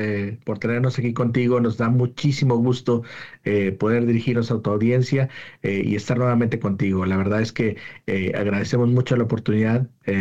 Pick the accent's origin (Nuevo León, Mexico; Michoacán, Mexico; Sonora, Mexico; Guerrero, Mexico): Guerrero, Mexico; Acapulco; now in Detroit, United States; Soy originario de Acapulco, Guerrero. Antes de llegar aquí estaba trabajando en Cancillería y tengo en Michigan 2 años y medio aproximadamente.